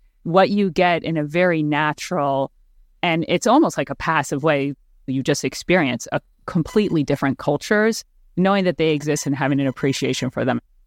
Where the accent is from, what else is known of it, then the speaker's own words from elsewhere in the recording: Singapore; born there; also born or lived in London / Tokyo / India; I grew up overseas. I was born in Singapore, lived in London, Tokyo, and my parents moved to India when I went off to school.